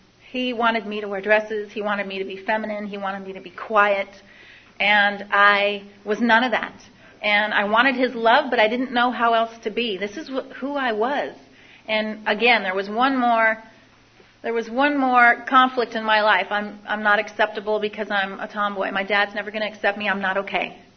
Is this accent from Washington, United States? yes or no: yes; Seattle, Washington, United States; And I grew up in Seattle, Washington, by a single mother and a brother 3 years my senior.